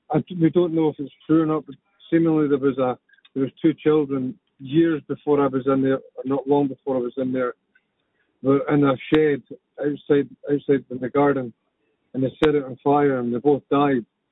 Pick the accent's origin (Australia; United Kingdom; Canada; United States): United Kingdom; Glasgow, Scotland; If I go to Glasgow now, I just need to spend 2 days in Glasgow and my accent to be back again.